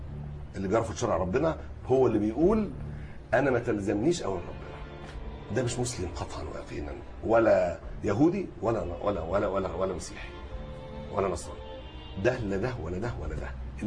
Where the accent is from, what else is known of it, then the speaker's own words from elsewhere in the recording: Egypt; واخبر حضرتك دفع علم مصر وإحنا مصريين